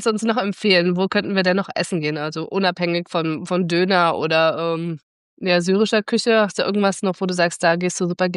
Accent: Berlin, Germany; ich komme aus der Berliner Ecke

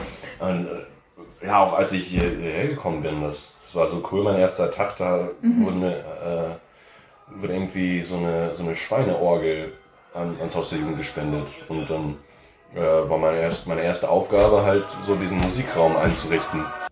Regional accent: New Orleans, Louisiana, United States; German is a second language; Ja, ich komme aus New Orleans, aus Amerika.

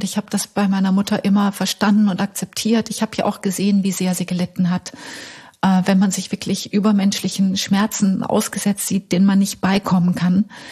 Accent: Switzerland; Ich bin Schweizerin.

